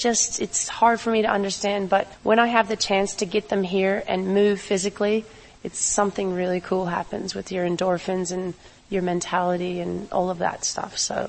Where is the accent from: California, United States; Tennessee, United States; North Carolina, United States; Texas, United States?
California, United States; moved away as an adult; now in Australia; So I've been in Australia 11 years, and I came from California. In California, I was a tennis instructor.